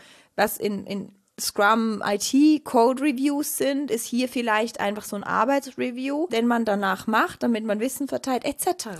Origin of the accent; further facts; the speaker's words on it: Switzerland; Ich bin Schweizerin